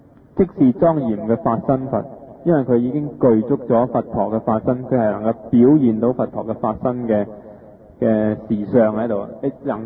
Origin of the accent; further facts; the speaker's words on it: Hong Kong; 天壇大佛的出現呢是代表了我們香港人的福氣